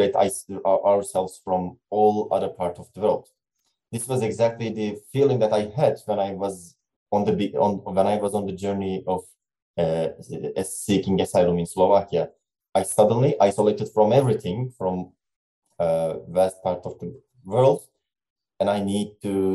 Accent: Turkey; they are from a wide range of countries, like France, Italy, and I'm from Turkey

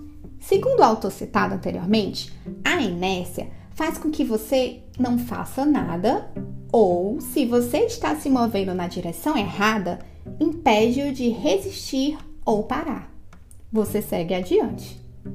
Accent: Itapajé, Ceará, Brazil; also born or lived in Sobral; morei 8 anos em Sobral, cidade do interior do Ceará, e nos finais de semana eu ia para Itapajé, que é a minha terra natal.

